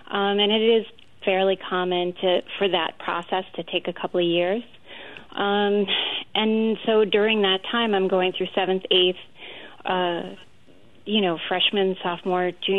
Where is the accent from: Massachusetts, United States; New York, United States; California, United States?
Massachusetts, United States; Boston; I grew up in Boston, Irish Catholic, fairly traditional family, and, every Ben Affleck, Matt Damon Boston movie that you could think of, that was my family.